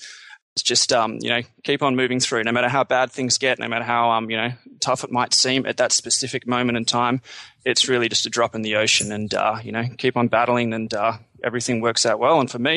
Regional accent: Australia; I'm Australian.

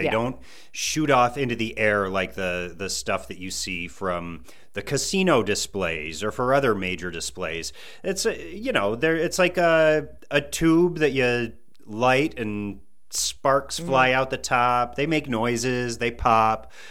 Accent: Rochester, New York, United States; That is true. That's right.

